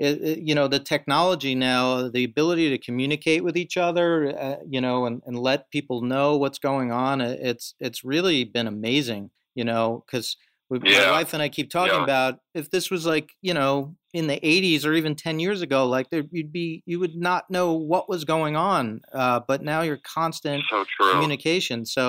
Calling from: New York, United States; So our offices are in New York City, but we're closed. So I'm just in Westchester, just north of the city.

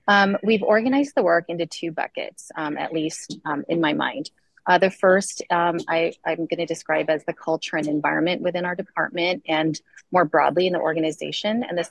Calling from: Stanford, California, United States; Apologies, I'm calling you from the Stanford campus.

